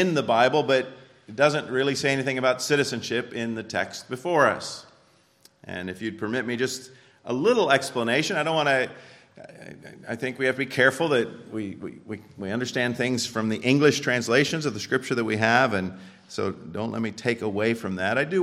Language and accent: English; Indianapolis, Indiana, United States; I grew up in Indianapolis, the city of Indians.